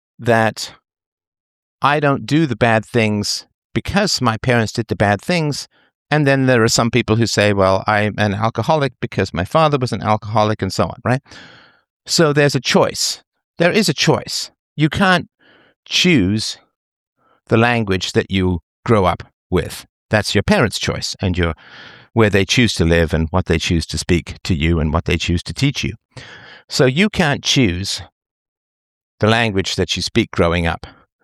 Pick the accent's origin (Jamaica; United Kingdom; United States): United Kingdom; England; I grew up in England, so I speak English.